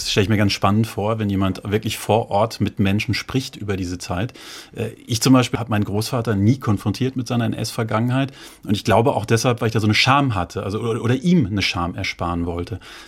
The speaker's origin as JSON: {"language": "German", "town": "Karlsruhe", "region": "Baden-Württemberg", "country": "Germany", "said": "Also ich bin gespannt, ich komme auch aus Karlsruhe"}